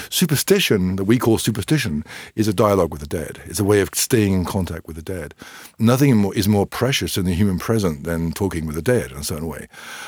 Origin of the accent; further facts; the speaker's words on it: England, United Kingdom; now in Southeast Asia; But of course, I'm more English than Irish in terms of upbringing and education.